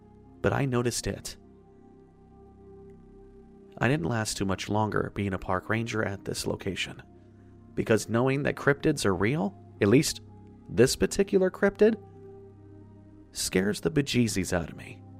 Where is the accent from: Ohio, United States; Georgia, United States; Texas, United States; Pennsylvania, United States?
Ohio, United States; I am born and raised in Ohio, which is a Midwestern state for those of you that don't know where it is on the map.